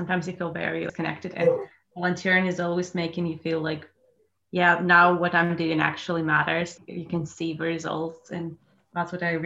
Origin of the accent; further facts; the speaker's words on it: Latvia; English is a second language; now in Northern Ireland, United Kingdom; I'm from Latvia. And yes, I've graduated from economics and I'm here now in Northern Ireland for like a gap year.